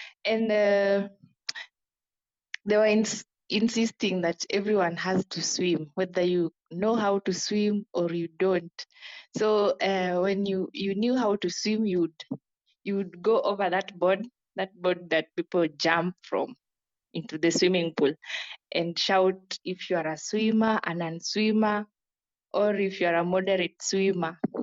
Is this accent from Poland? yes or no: no; Kenya; from Kenya.